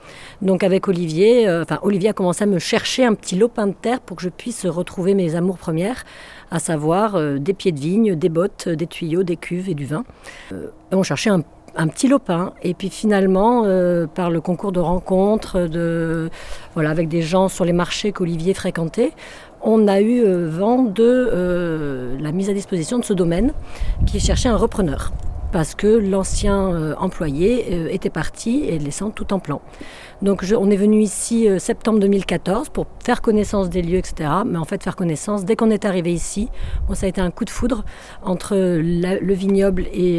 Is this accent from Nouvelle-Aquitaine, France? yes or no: yes; Bordeaux, Nouvelle-Aquitaine, France; Bon, je suis originaire du Médoc et de Bordeaux, donc ça a peut-être un peu contribué à ça.